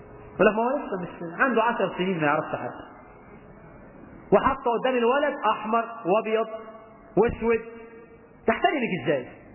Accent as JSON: {"language": "Arabic", "country": "Egypt", "said": "واحنا عندنا في مصر امثال تشجع على السرقة."}